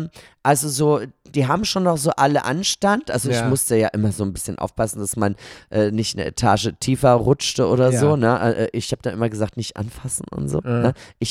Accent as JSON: {"language": "German", "town": "Gmünd", "country": "Austria", "said": "Bei uns in Österreich heißt das ja Fasching."}